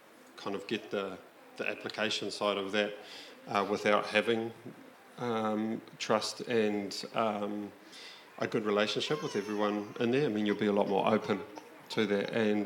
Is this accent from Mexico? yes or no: no; New Zealand